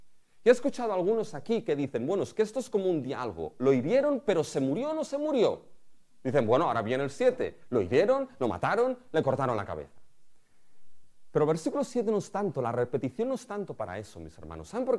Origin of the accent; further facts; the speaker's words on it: Spain; Somos de España.